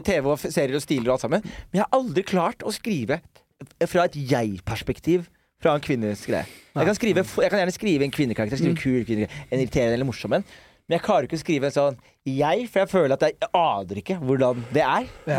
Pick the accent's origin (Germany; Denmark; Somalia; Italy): Somalia; Og jeg er somalier.